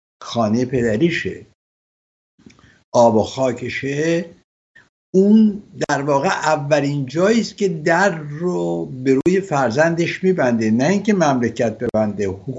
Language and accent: Persian; Iran; moved away as an adult; تفاوت میکنه با اون دوره که ما در خارج آمدیم در دوران حکومت پیشین، ما آمدیم درس بخونیم برگردیم وطنمون